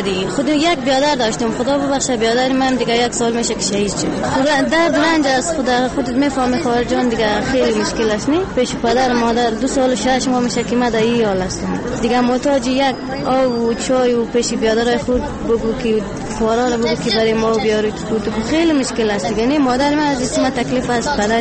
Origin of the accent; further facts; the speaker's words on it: Gizab, Daykundi, Afghanistan; اصلی ولایت ما از گذاب هست. بازار فیلن دورزگان زندگی میکنم.